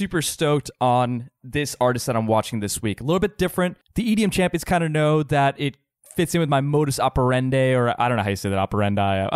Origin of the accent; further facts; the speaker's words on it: United States; accent: American; Sorry, that's my American accent, dude.